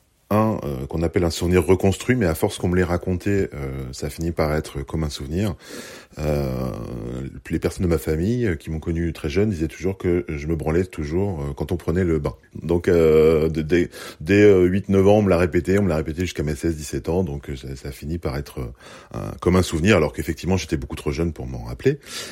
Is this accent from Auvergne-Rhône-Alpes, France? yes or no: yes; Chamonix, Auvergne-Rhône-Alpes, France; also born or lived in Belgium; donc je suis né en Belgique, ma mère déménage parce qu'elle trouve un travail en France, à Chamonix, donc c'est 800 kilomètres de distance